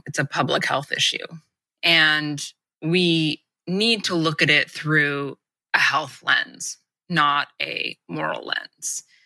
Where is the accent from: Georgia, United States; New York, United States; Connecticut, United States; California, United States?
California, United States; Los Angeles; I grew up in Los Angeles, in a suburb of Los Angeles, just about 10 minutes outside of LA proper.